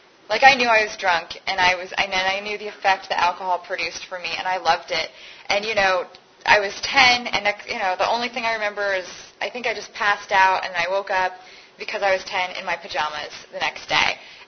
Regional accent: Connecticut, United States; and I'm from Connecticut. That's where I grew up, and my dad is from Canada.

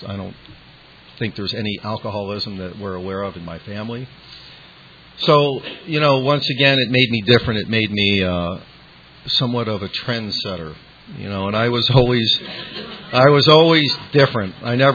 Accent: Washington, District of Columbia, United States; I grew up in Washington, D.C., or the suburbs of D.C. I'm the youngest of three kids. I grew up in a middle-class family. I grew up in the suburbs.

